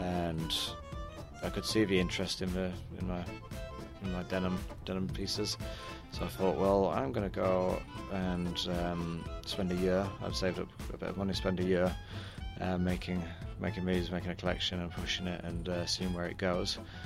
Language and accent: English; Yorkshire and the Humber, United Kingdom; now in London, United Kingdom; I've come to Paducah from England. I'm based in London, but I'm originally from Yorkshire, so you'll have to apologise for my accent.